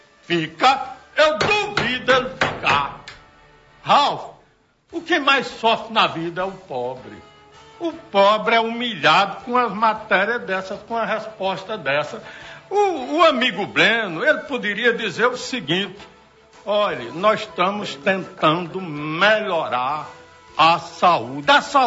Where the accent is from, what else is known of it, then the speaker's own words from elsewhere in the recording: Pará, Brazil; Eu vim lá do Pará, eu tenho vários amigos